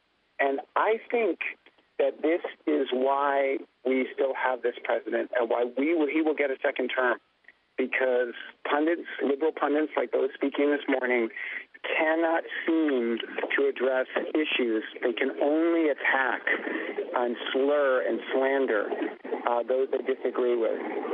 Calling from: Stillwater, New York, United States; I'm calling from Stillwater, New York.

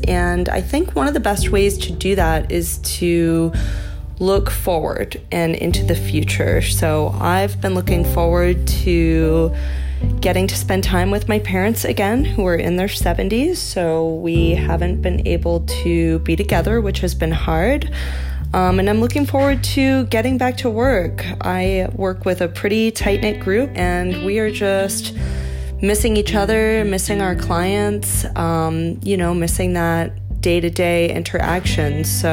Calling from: Bartlett, New Hampshire, United States; I am calling from Bartlett, New Hampshire.

